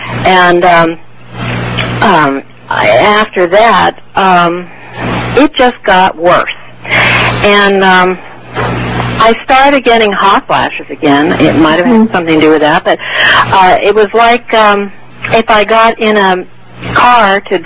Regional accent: California, United States; I'm originally from California.

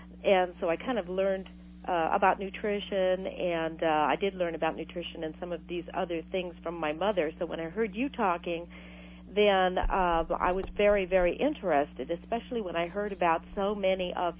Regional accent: Anaheim, California, United States; Well, okay. I'm from Anaheim.

